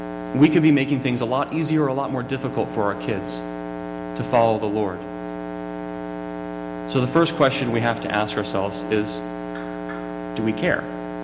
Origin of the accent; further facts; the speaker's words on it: Scotland, United Kingdom; I'm a Scotsman.